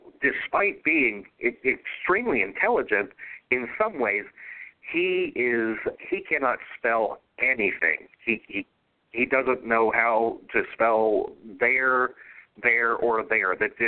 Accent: Miami, Florida, United States; I grew up in Miami as a kid.

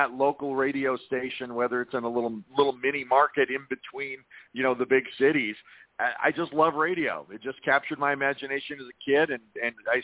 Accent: Washington, United States; as a kid growing up in the Seattle area, I just loved radio.

